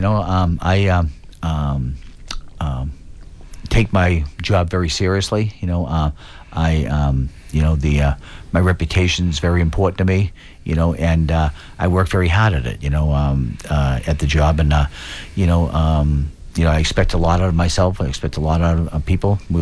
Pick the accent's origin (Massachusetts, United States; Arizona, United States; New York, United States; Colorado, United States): Massachusetts, United States; Quincy; now in Boston, United States; I mean, I grew up in Quincy. I love Quincy. You know, I have my roots there.